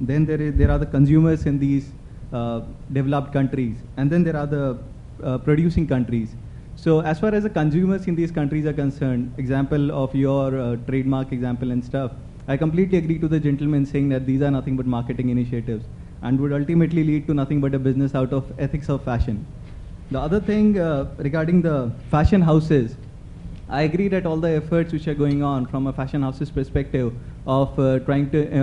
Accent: India; Because I come from India and I came with the impression that we are going to talk about the type of clothes we wear and all that jazz

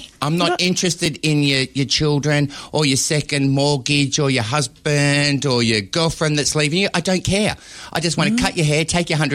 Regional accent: Sydney, New South Wales, Australia; being an inner city boy growing up in Sydney, I could swear in about 14 different languages.

